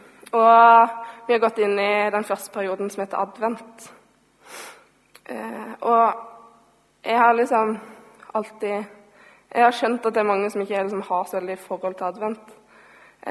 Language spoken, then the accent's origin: Norwegian; Mandal, Agder, Norway; så liker jeg gjerne å begynne hjemme i Mandal. Jeg blir litt sånn unaturlig hjemmekjær når jeg skal preke.